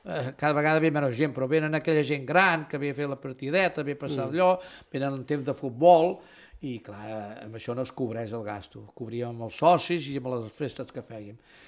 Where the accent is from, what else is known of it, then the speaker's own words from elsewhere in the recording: Sant Pol de Mar, Catalonia, Spain; jo sóc de Sant Pol, però de tota la vida que hi som